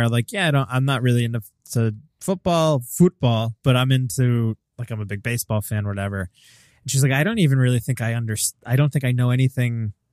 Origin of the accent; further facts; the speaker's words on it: United States; I just growing up in America, you just assume that everybody's like got some understanding of it.